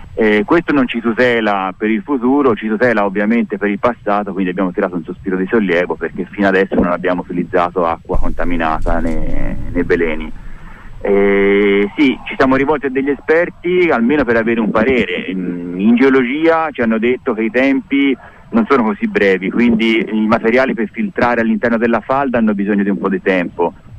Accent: Empoli, Tuscany, Italy; also born or lived in Varese, Lombardy; io sono originario qui di Empoli, però per motivi di lavoro ho lavorato molti anni in Lombardia, in provincia di Varese, dove ho cresciuto la mia famiglia. Dopo un po' abbiamo deciso di tornare in Toscana per vivere in campagna, all'aria aperta

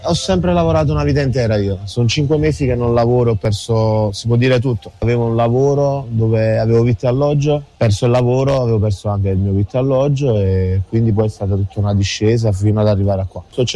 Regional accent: Naples, Campania, Italy; nato e cresciuto a Napoli, di madre thailandese.

